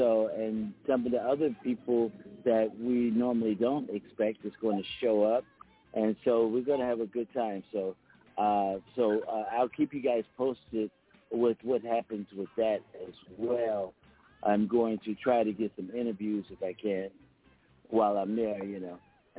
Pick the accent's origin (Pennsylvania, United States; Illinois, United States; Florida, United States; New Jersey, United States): Pennsylvania, United States; moved away as an adult; I was actually here longer than I was in my home state, Pennsylvania, because I left there when I was 20